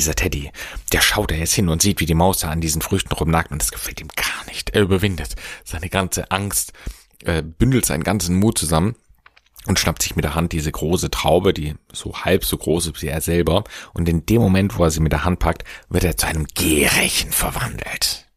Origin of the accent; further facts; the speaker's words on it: Baden-Württemberg, Germany; Und ich bin ein Schwabe